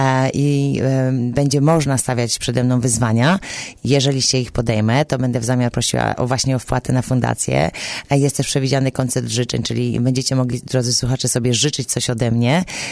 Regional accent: Ustka, Pomeranian Voivodeship, Poland; drugi etap zacznie się z Polski, mam nadzieję, że z mojego rodzinnego miasta Ustki i pojadę przez Azję.

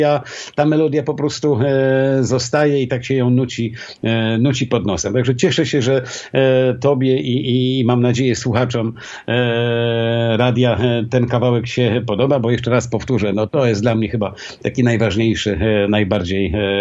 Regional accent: Strzelce Opolskie, Opole Voivodeship, Poland; Ja jestem, słuchaj, z małego miasteczka na Opolszczyźnie, Strzelce Opolskie. To miasto mnie w jakimś sensie, wiesz, ukształtowało. Tam się wychowałem

